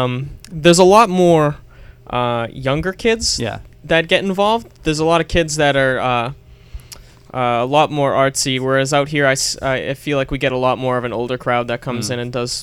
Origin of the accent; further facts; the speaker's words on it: Stoughton, United States; The first one was in my hometown of Stoughton at Stoughton Media Access Corporation.